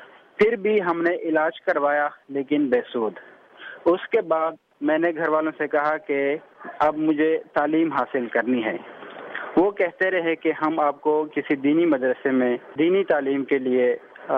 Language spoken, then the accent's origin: Urdu; Khyber Pakhtunkhwa, Pakistan; میں نے 7ویں تک تعلیم وزیرستان میں حاصل کی، 4تھی تک میں نے اپنے گاؤں میں پڑھا،